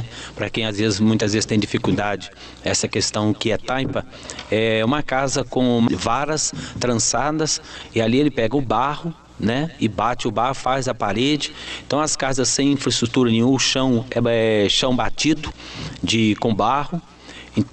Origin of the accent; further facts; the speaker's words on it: Minas Gerais, Brazil; somos mineiro, mineiro tradicional mesmo. Então recebemos o convite, fomos de Belo Horizonte para Vitória